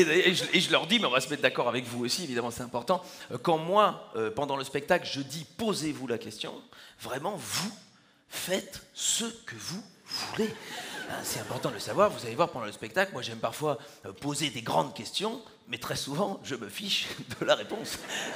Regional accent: Belgium; Je leur dis « Je suis belge », et c'est important pour moi

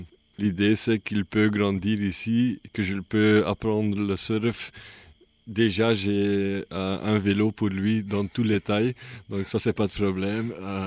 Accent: Flanders, Belgium; now in Sagres, Portugal; Je suis belge, flamand, et j'habite en Portugal, Algarve, Sagres.

